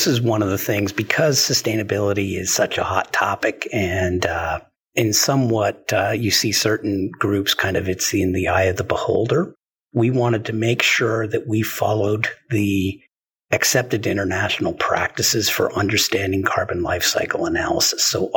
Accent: Canada; Being a Canadian, I am biased.

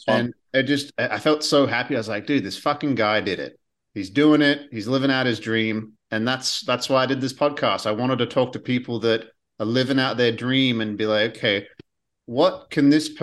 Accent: Australia; I'm Australian.

